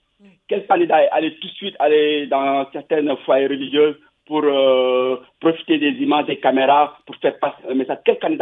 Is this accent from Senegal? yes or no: yes; Senegal; Donc, moi, je suis Sénégalais